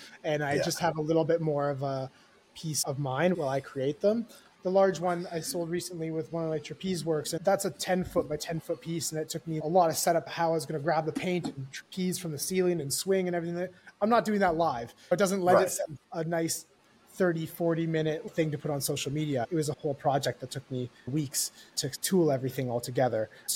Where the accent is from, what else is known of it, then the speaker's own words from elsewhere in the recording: Canada; Zero, because I'm Canadian.